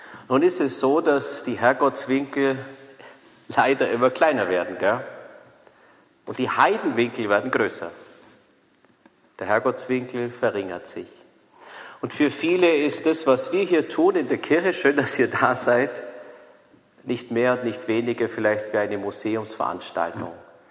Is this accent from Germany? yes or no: yes; Illerbeuren, Bavaria, Germany; in meiner Heimat, vielleicht waren manche von euch schon dort, gibt es in Illerbeuren das Bauernhofmuseum.